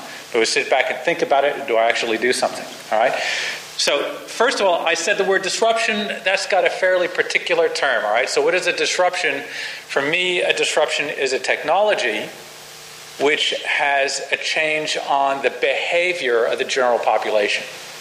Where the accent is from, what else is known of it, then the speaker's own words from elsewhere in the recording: United States; accent: American; now in Australia; some of you could tell I'm an American, you know, by background, the accent, you know, has only half morphed over